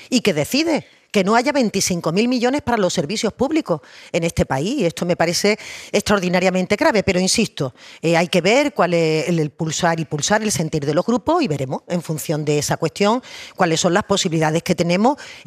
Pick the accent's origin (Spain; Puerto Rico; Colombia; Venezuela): Spain; Andalusia; celebrar nuestra convivencia como andaluces